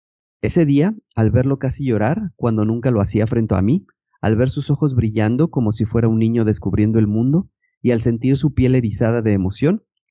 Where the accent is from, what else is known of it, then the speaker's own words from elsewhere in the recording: Guatemala; Soy originalmente de Guatemala. Nací, crecí y me desarrollé como persona y como profesional ahí.